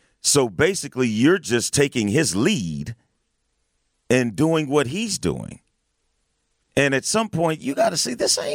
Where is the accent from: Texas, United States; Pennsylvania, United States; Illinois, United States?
Illinois, United States; East St. Louis; I mean, I grew up in the hood. I grew up in East St. Louis, Illinois. At one point, the murder capital of the United States.